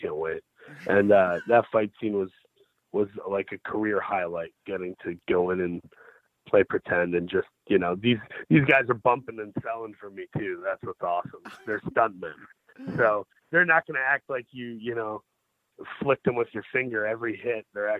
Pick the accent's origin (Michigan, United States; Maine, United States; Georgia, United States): Michigan, United States; Saginaw; I grew up in Saginaw, Michigan, which is like a couple hours away from